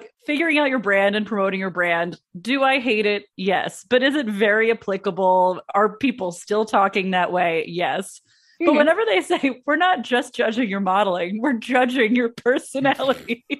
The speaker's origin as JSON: {"language": "English", "town": "Chicago", "region": "Illinois", "country": "United States", "said": "I'm from Chicago."}